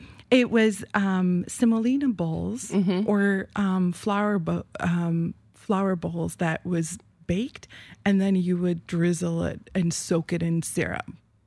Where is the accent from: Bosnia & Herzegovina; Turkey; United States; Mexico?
Turkey; when I was growing up in Turkey, which is about almost, 4 decades ago, there was no, because it's a Muslim-oriented country, so there was no Christmas.